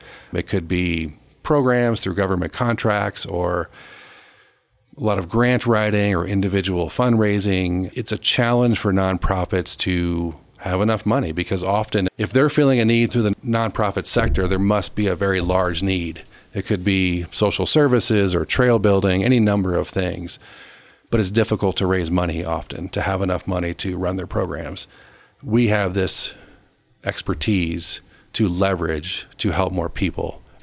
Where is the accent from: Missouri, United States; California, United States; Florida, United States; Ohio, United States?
Missouri, United States; St. Louis; moved away; Yeah, I moved here 25 years ago, and I came from the Midwest, St. Louis area, where everyone had central air conditioning.